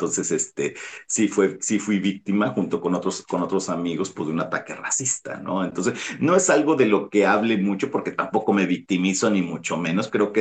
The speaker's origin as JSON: {"language": "Spanish", "town": "Ciudad Victoria", "region": "Tamaulipas", "country": "Mexico", "tie": "born or raised there", "also_born_or_lived": "Tampico", "moved": "as an adult", "lives_now": "Spain", "said": "yo me desplacé de mi ciudad de origen, de Ciudad Victoria, a Tampico para estudiar la universidad"}